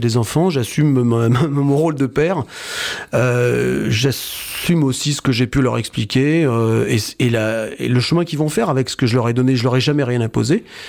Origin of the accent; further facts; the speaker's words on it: Brittany, France; c'est vrai que j'habite en Bretagne, je suis breton depuis des générations